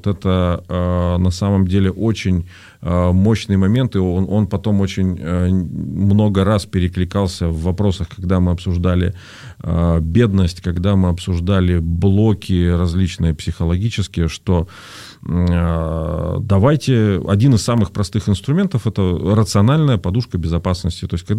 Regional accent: Perm, Perm Krai, Russia; я родом из Перми

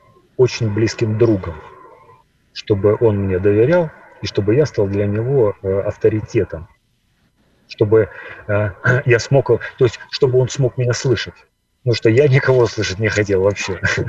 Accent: Sochi, Krasnodar Krai, Russia; Я вырос в Сочи практически, у меня бабушка оттуда.

